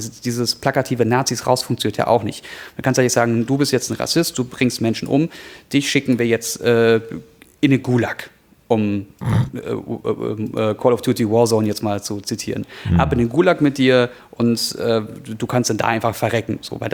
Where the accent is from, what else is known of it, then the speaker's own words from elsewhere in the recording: Cologne, North Rhine-Westphalia, Germany; Also bei uns in Köln in den 90er Jahren war das so